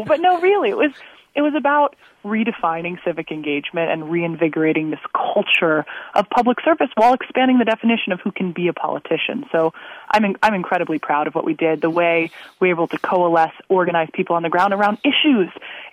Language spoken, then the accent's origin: English; California, United States; I'm born and raised in Marin County.